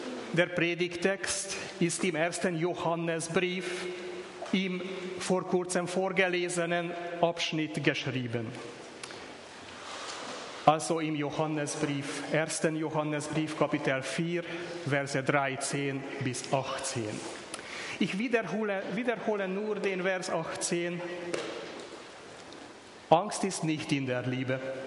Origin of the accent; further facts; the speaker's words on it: Hungary; In meiner Kindheit in Ungarn haben wir ein breit verbreitetes Tischgebet gehabt